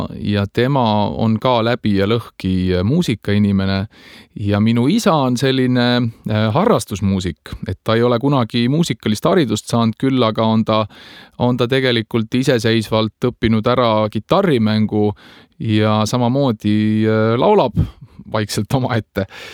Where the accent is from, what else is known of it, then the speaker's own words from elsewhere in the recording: Jüri, Harju County, Estonia; also born or lived in Tallinn; mina olen sündinud Tallinnas ja Pelgulinnas. Ja olen oma lapsepõlve ja tegelikult üles kasvanud Tallinna lähedal Jüri Alevikus.